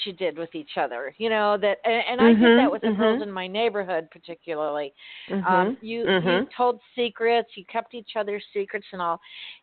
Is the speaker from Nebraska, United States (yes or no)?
no; Miami, Florida, United States; born there; And I wasn't born in the South. I was born in Miami, which is, you know, not really the South.